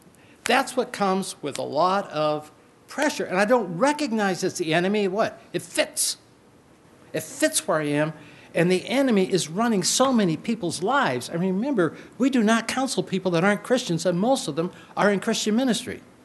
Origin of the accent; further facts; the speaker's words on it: Hollywood, California, United States; I grew up in Hollywood, and I never saw a picture of a naked lady, even in high school.